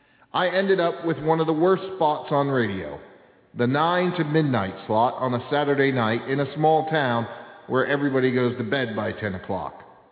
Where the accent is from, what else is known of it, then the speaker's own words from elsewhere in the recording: United States; As an American and as a father, it is my duty to help Chile become a more competitive country.